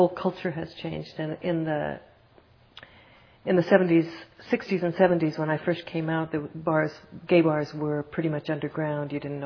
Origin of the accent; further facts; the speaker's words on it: Montana, United States; also born or lived in Seattle; Where I had spent 30 years doing a myriad of jobs, but grew up in Montana, and for family reasons came back, thought I would stay here a year, and have now been here 5 years